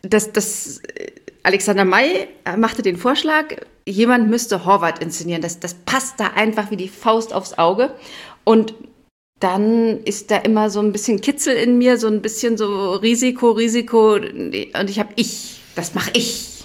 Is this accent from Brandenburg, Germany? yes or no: yes; Brandenburg, Germany; also born or lived in Berlin; ich komme aus Brandenburg, Berlin